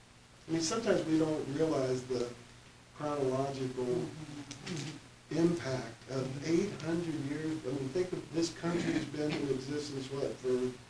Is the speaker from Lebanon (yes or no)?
yes; Lebanon; Because we're that cedar from Lebanon.